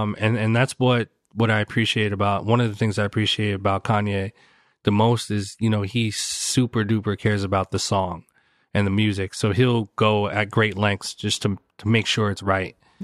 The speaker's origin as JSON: {"language": "English", "town": "Newark", "region": "New Jersey", "country": "United States", "tie": "born or raised there", "said": "I grew up on Roseville Avenue in Newark, New Jersey, in the hood, baby. The bricks, Brick City."}